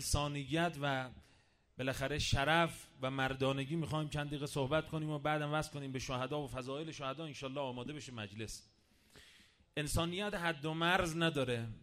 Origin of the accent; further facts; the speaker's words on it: Iran; ما ایرانی هستیم، ما از نژاد آریایی هستیم، ما از نژاد کوروش هخامنشی هستیم،